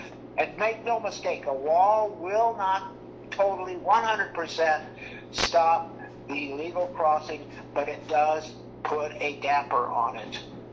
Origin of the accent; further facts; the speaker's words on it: El Paso, Texas, United States; because my hometown is El Paso.